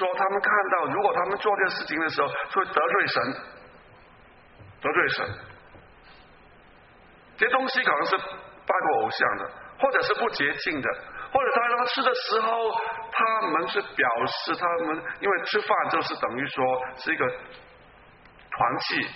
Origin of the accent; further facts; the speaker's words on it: China; 我们好像我们中国人，我们拜神的时候，我们都 这些将这些食物放在这个这个祭坛那里。